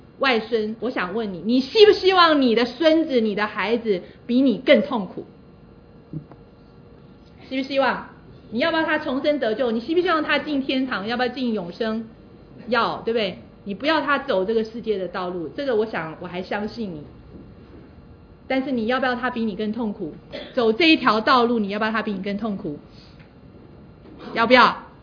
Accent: China; now in United States; 哎呀，我们中国人特别不管孩子啊。我在国外的时候

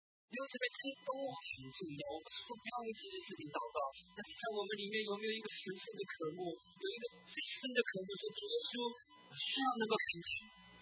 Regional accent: Taiwan; 我从台湾来的都知道考古场是老祖宗聚会的地方啊

